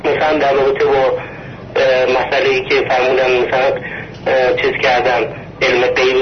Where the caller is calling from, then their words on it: Mashhad, Razavi Khorasan, Iran; از مشهد هستم.